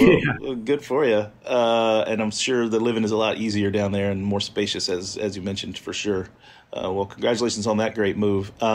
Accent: Deep South, United States; I grew up in the Deep South

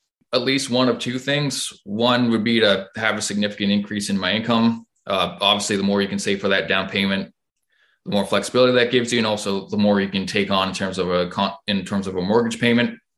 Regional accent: Hamilton, Ontario, Canada; I'm from Hamilton, Ontario, and I'm 27.

